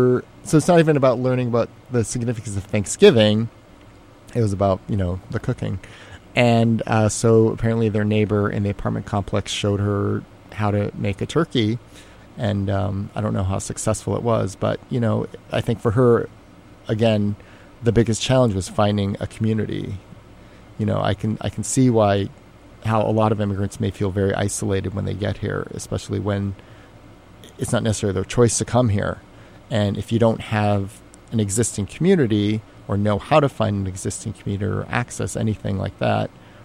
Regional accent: California, United States; And again, growing up in California, that didn't seem such a weird concept.

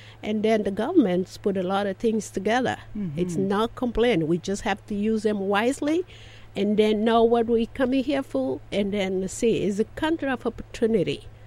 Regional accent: Cape Verde; English is a second language; also born or lived in Guinea; now in United States; because I born in Guinea, but I get all my cultures from Cape Verde. I grew up in Cape Verde all my life until now.

